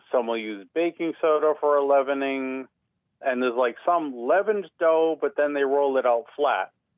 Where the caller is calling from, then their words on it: Boston, Massachusetts, United States; Calling from Boston.